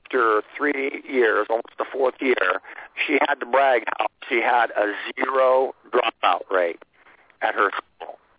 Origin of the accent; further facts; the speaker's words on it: Illinois, United States; Well, I'm from Illinois, so we got a few out there too.